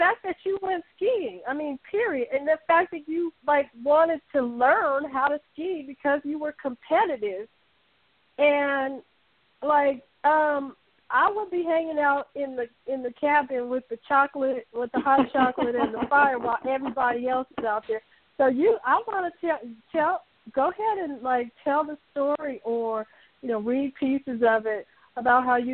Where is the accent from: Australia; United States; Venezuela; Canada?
United States; California; Oh no, I'm from California. I know nothing about that.